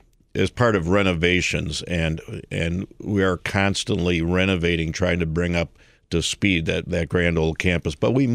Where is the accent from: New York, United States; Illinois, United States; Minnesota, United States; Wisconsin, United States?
Illinois, United States; Chicago; I grew up in the Chicago area, and my seventh and eighth grade teacher started out at Addison.